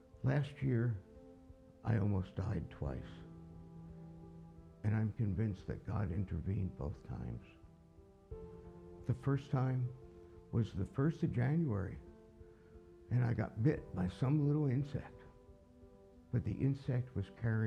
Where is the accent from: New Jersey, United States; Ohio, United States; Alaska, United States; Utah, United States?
New Jersey, United States; I grew up in New Jersey, and I came to Baylor University to go to graduate school, where I met Beverly.